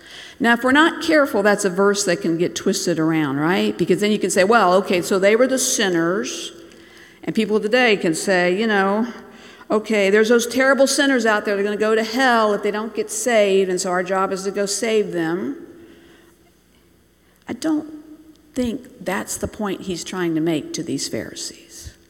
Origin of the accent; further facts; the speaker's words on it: Bangladesh; my memories growing up in Bangladesh